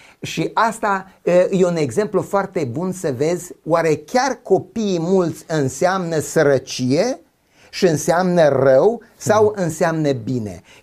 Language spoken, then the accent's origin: Romanian; Sâmbăteni, Arad County, Romania; La noi în sat, eu provin dintr-un sat din apropierea Aradului, din Sâmbăteni.